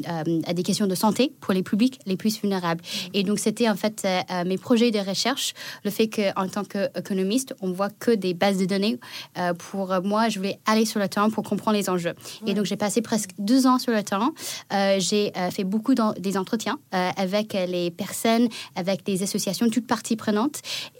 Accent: United States; French is a second language; also born or lived in China; now in France; Je suis née en Chine, j'ai grandi aux États-Unis et je suis venue en France en 2015 pour devenir chercheuse.

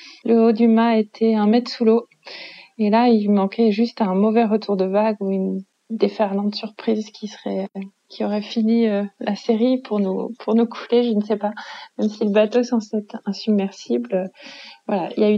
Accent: France; parce que lui ne comprenait pas ce que je faisais, moi, en tant que petite Française, avec un bateau de pêche si loin du Bangladesh.

